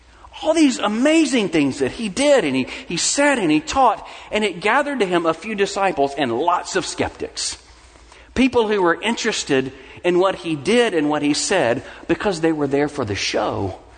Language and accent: English; Mississippi, United States; I grew up in Mississippi, and half of my family were farmers, and I helped some of them get their fields ready for planting.